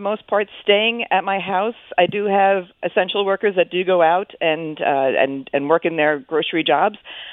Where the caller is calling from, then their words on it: Springfield, Virginia, United States; calling from Springfield, Virginia